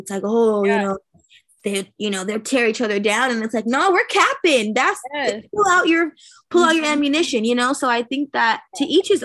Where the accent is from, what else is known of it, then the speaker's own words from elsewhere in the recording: California, United States; like we're from the Bay. We say bro.